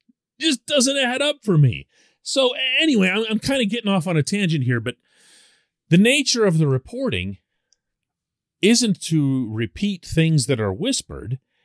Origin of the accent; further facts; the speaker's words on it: Pittsburgh, Pennsylvania, United States; mostly to Serbia, my family's ancestral homeland. I'm born and raised in Pittsburgh, but everybody that my mother and father were related to are still over there.